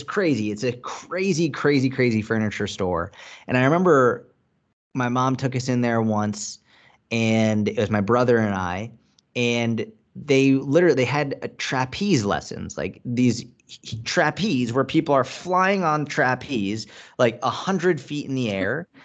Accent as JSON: {"language": "English", "region": "Massachusetts", "country": "United States", "tie": "born or raised there", "said": "We grew up outside of Boston"}